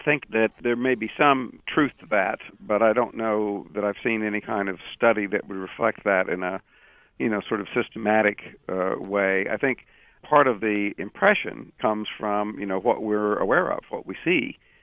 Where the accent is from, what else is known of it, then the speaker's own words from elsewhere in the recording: Tulsa, Oklahoma, United States; I mean, I grew up in Tulsa, and I was born and raised there.